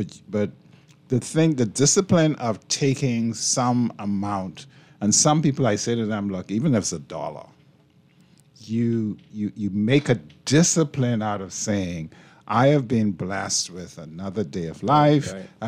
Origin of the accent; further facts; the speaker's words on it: Coconut Grove, Florida, United States; What's interesting, I grew up in Coconut Grove.